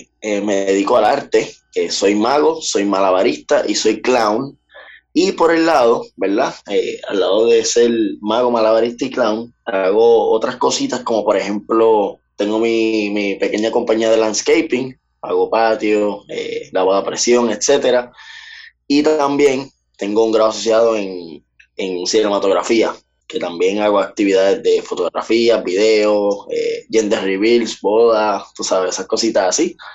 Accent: Bayamón, Puerto Rico; Pues mira, soy del pueblo de Bayamón, del Chicharrón. Actualmente tengo 20 años.

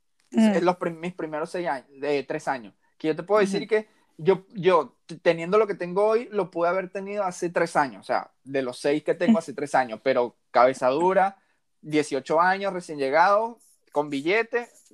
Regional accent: Venezuela; moved away; Tengo tatuado la fecha en la que yo salí de Venezuela en mi brazo.

